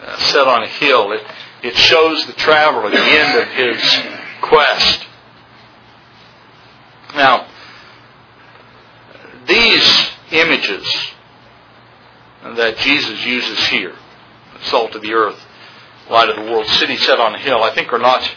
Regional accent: Roswell, New Mexico, United States; Some of you know that I grew up in Roswell, New Mexico, and because of certain circumstances, we did a lot of travel between Roswell and Albuquerque.

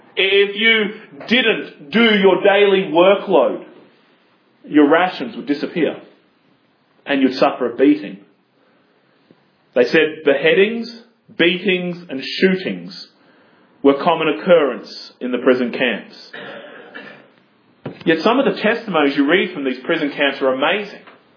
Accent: Australia; And now, as an Australian, my bent is always towards Australian military history.

